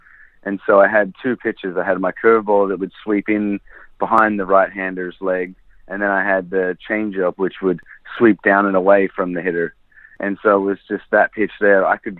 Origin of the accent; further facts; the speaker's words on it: Victoria, Australia; I went from nobody hearing about me to doing well for my home state of Victoria, and we won the Australian Championship